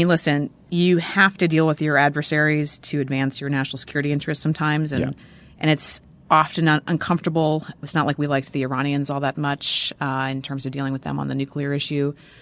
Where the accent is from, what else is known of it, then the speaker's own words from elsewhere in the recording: United States; it was deeply disturbing to me as an American to watch it